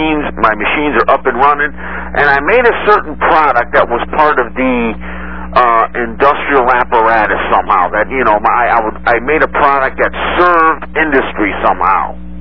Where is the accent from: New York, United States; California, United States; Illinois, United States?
Illinois, United States; Chicago; You know, a lot of you know I come from Chicago.